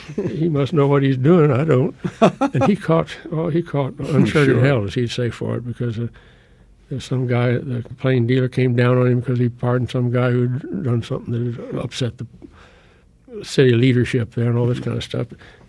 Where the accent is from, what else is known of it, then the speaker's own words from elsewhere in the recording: Texas, United States; I'm from Texas, you're from Texas, there are too many Texans.